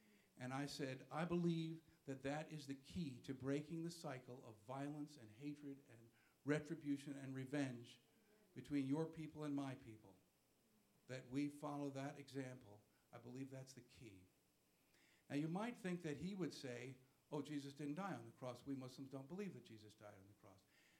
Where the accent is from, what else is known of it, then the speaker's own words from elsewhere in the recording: New York, United States; He knew I was from New York, so it hit me particularly hard.